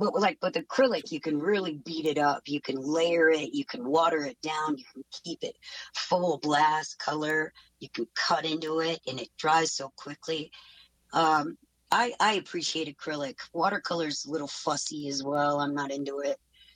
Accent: South Dakota, United States; I'm from South Dakota, so it's kind of like cowboy country.

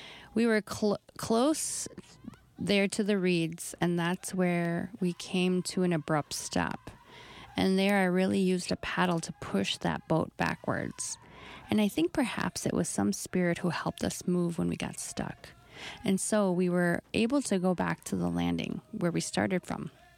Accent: Leech Lake Reservation, Minnesota, United States; It's there where I was raised on the Leech Lake Reservation

